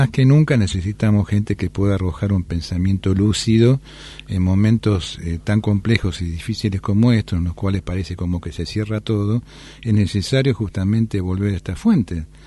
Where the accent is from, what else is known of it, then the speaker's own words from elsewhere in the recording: Argentina; Sí, a nosotros, a los argentinos, nos cuesta mucho a veces sentir que somos parte de Latinoamérica, claro. ¿No? Porque tenemos unas raíces muy europeizantes.